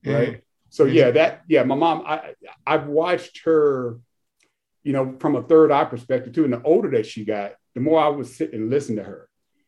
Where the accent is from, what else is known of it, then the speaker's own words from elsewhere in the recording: Chicago, Illinois, United States; moved away; We grew up in Chicago. My view was an alley. I didn't see grass until I moved to Florida, grass and water.